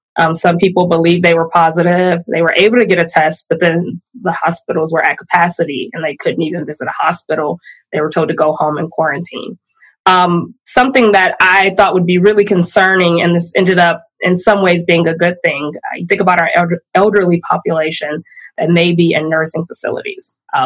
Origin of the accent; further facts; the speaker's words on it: Michigan, United States; now in Milwaukee, United States; So I'm originally from Michigan. I've been in Milwaukee for almost a decade now. So most of my family continues to live there.